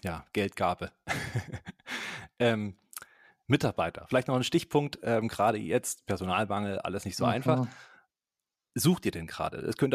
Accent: Leipzig, Saxony, Germany; Ja, wir sind ja aus Leipzig

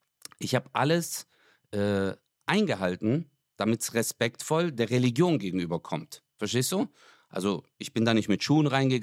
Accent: Stuttgart, Baden-Württemberg, Germany; bei uns in Stuttgart

